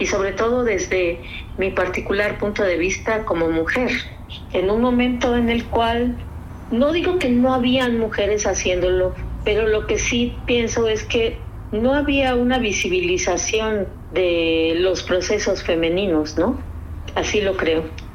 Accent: Yucatán, Mexico; Pero la tradición de mi tierra es el canto. También se baila la jarana yucateca un poco para exorcizar a los demonios, ¿sabes?

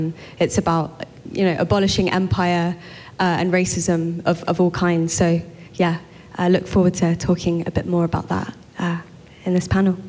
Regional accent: London, United Kingdom; As Anna said, we're based in London, and also Berlin and Brussels. I'm from London.

